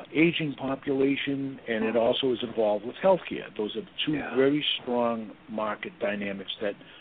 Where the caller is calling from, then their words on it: Boston, Massachusetts, United States; I'm in Boston.